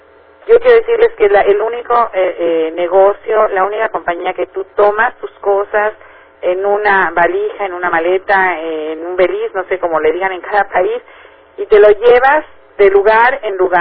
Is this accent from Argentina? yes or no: no; Mexico; now in United States; Yo llegué de México a Estados Unidos